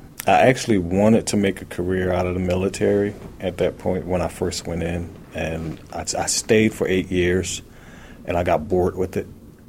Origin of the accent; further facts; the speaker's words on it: Philadelphia, Pennsylvania, United States